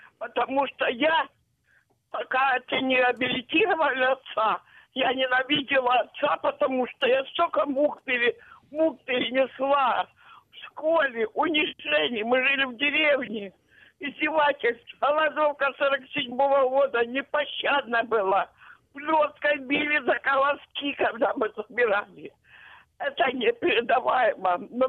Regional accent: Donetsk, Donetsk Oblast, Ukraine; я з Красномельського району, а сама з Донецька.

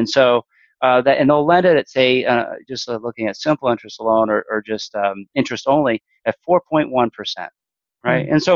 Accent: Morristown, New Jersey, United States; I grew up in Morristown, New Jersey, and I always thought it'd be so cool to be like a rancher, work on a farm.

